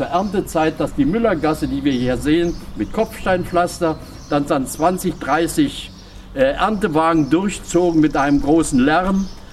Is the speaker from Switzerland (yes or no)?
no; Silesian Voivodeship, Poland; 1939, ich habe es selbst auch erlebt noch, ich komme ja aus Schlesien, aber meine Frau hat es hier erlebt.